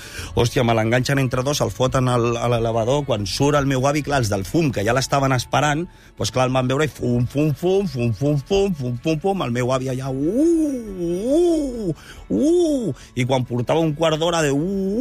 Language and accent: Catalan; Premià de Mar, Catalonia, Spain; jo visqui a Premià de Mar, i jo sóc de Premià de Mar perquè els meus pares van comprar guiats pel Núñez i Navarro